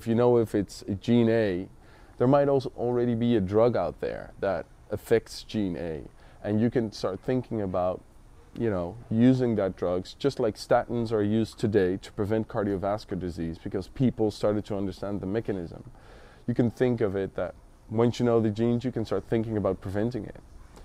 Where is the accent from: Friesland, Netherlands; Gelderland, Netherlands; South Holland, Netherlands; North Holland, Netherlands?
North Holland, Netherlands; Amsterdam; English is a second language; No, I'm Dutch. I'm from Holland, from Amsterdam.